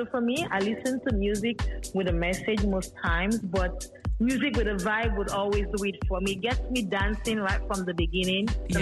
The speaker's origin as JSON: {"language": "English", "country": "Nigeria", "said": "I am Nigerian."}